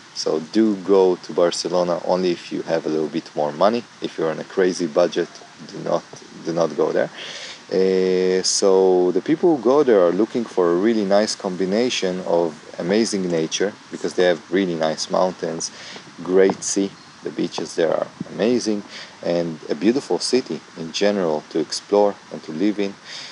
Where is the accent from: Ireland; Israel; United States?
Israel; Luckily, I'm from Israel, so I don't need a visa